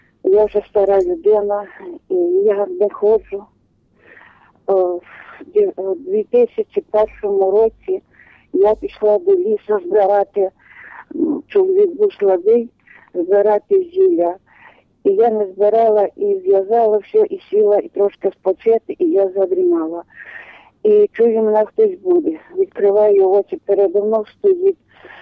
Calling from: Khmelnytskyi Oblast, Ukraine; Я з Хмельницької області

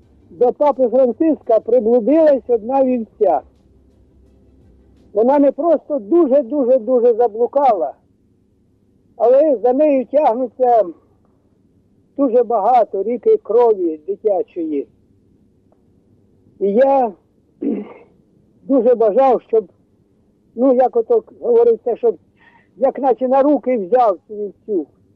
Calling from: Dnipro, Dnipropetrovsk Oblast, Ukraine; Із Дніпра.

